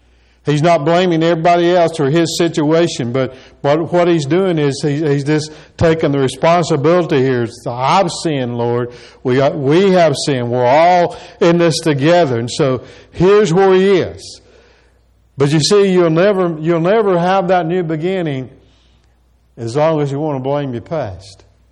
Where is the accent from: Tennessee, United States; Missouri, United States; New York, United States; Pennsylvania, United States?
Tennessee, United States; I grew up here in East Tennessee. Growing up in East Tennessee, you know what, you know, Tennessee football is all about and everything like that.